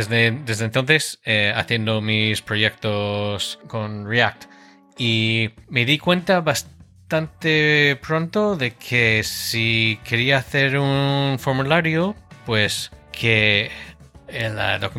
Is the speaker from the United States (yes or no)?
yes; North Carolina, United States; pues soy de Estados Unidos, de Carolina del Norte, y he sido programador desde muy pequeño.